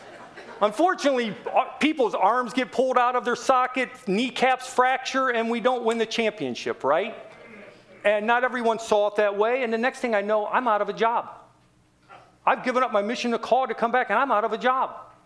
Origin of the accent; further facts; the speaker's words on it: Tallmadge, Ohio, United States; I am still a Midwest boy. I am still an Akron boy. And I'm still from Talmadge, Ohio. This is my home, and I have been praying for years for Akron to have a revival.